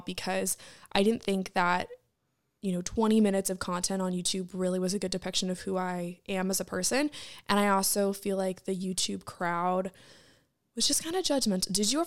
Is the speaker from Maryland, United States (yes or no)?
yes; Maryland, United States; I am from Maryland.